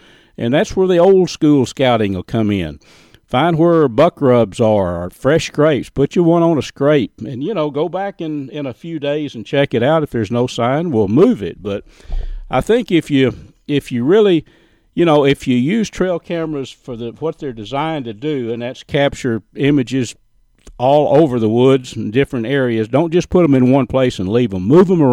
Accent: Texas, United States; I was raised in Red River County, which is the next county east

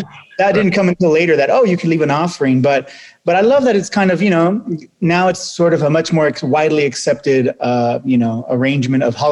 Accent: Visalia, California, United States; born or raised there

